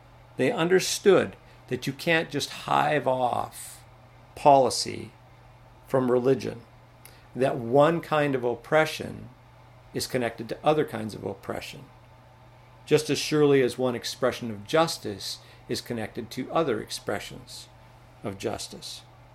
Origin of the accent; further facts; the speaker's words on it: Canada; I grew up in the Mennonite community in Canada